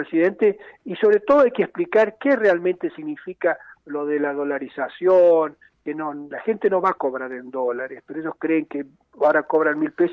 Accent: Argentina; para nosotros que somos ciudadanos argentinos

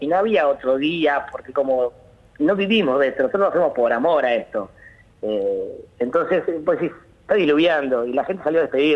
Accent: La Plata, Buenos Aires Province, Argentina; Mirá, yo soy de la Ciudad de La Plata, jugaba al fútbol acá.

